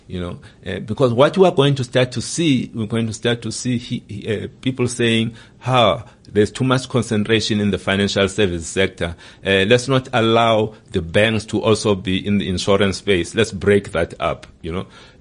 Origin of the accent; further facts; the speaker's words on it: South Africa; Look, I must say, as a South African first, before being a leader, as a South African, I am concerned.